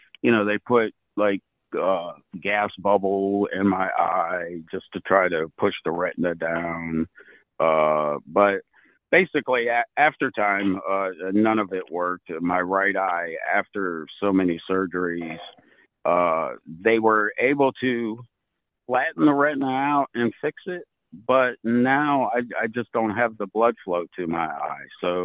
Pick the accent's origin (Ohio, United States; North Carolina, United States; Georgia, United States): Ohio, United States; Cleveland; now in Bridgeton, United States; Bridgeton, Missouri. I grew up in Cleveland, Ohio. Right outside Cleveland, Ohio.